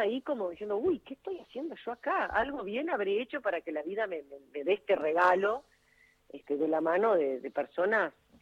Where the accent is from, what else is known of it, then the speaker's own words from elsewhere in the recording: Paysandú, Uruguay; born there; Soy re rioplatense, re, mirá todo con R, pero en realidad yo nací en Paysandú.